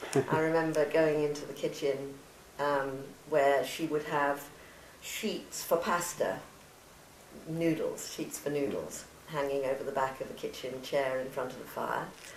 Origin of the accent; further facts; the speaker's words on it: Oxford, South East England, United Kingdom; born there; I was born on April 12th, 1944, in Ruskin College, Oxford.